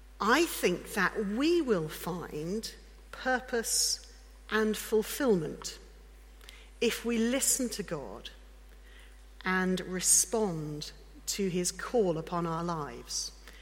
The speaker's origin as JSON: {"language": "English", "country": "United Kingdom", "said": "If I'm traveling, then the first thing about my identity after my name on my passport is that I'm British. I belong to this country."}